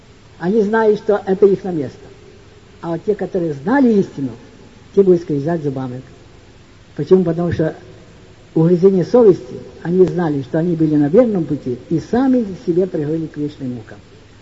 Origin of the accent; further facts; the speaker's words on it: Voznesensk, Mykolaiv Oblast, Ukraine; Потому что я родом из Вознесенска.